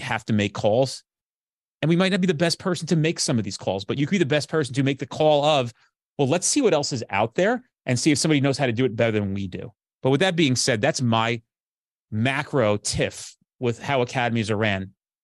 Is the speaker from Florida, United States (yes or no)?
no; New Jersey, United States; So it's a three-part series, and I'm from New Jersey